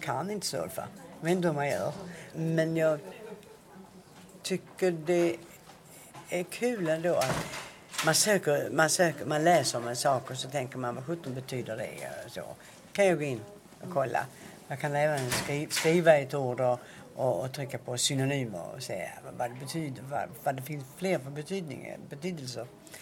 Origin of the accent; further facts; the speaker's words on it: Skåne, Sweden; accent: Scanian; Men det är blandat att jag talar väldigt mycket skånska hemma.